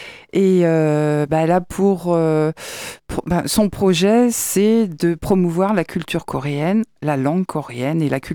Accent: France; Nous, on a été occupés en tant que Français pendant 4 ans par les Allemands.

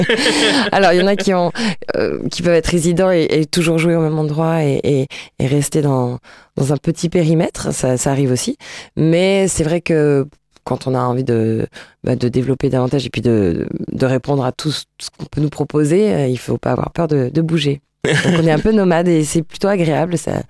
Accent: La Rochelle, Nouvelle-Aquitaine, France; Moi, je suis originaire par contre de La Rochelle. Et je joue aussi sur La Rochelle.

